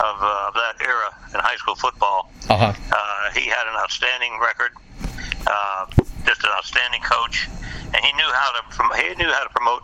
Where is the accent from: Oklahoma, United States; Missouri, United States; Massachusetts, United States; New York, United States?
Massachusetts, United States; Quincy; born there; Yeah, I was born in Quincy, Massachusetts.